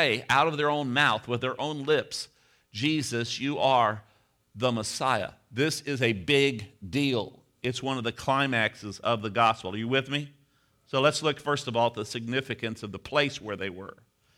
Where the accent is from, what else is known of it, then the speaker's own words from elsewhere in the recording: Missouri, United States; It is a place that looked like what I'm used to because I grew up near St. Louis. A lot of bluffs along the Mississippi River